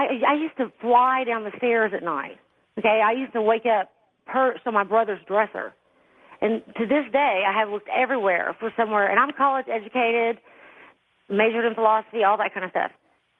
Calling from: Alaska, United States

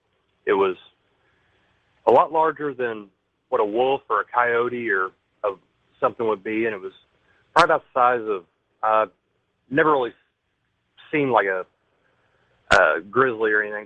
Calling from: Missouri, United States; Missouri.

